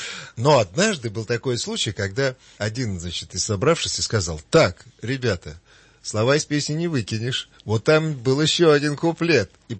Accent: Ryazan, Ryazan Oblast, Russia; я в детстве своем жил в небольшом городке Рязани, на такой же, может быть, улице небольшой. Почти каждое лето ездил еще в Рязанскую область к бабушке, еще жил в деревне.

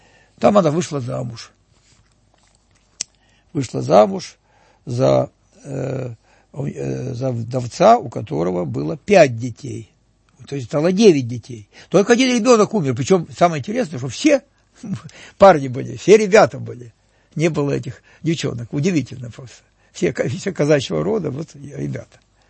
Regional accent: Avdiivka, Donetsk Oblast, Ukraine; born there; я родился в Авдеевке, кстати

